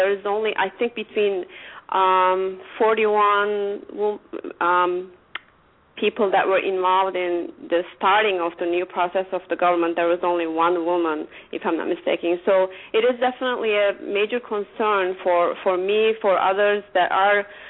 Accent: Turkey; now in United States; because I grew up in Turkey. I was born there and moved to the United States in 1993

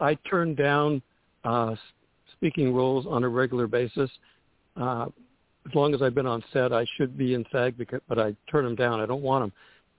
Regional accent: West Hollywood, California, United States; I grew up in West Hollywood, so it's all normal for me.

